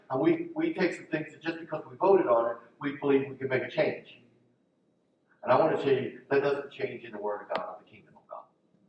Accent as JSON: {"language": "English", "town": "Philadelphia", "region": "Pennsylvania", "country": "United States", "said": "I'm from Philadelphia. We had peepholes."}